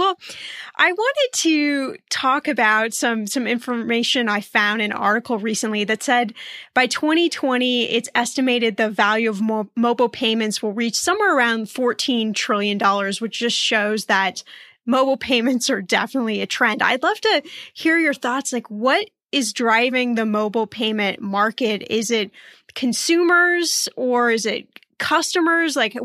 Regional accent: Indiana, United States; I know you're in Chicago and I grew up in Indiana, so I need to know if you can squash the debate.

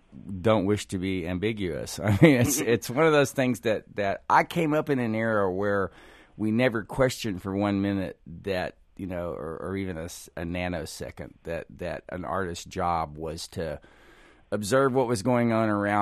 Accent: Texas, United States; I'm from Texas, but I don't, there is a decision that artists make to make art for the sake of art.

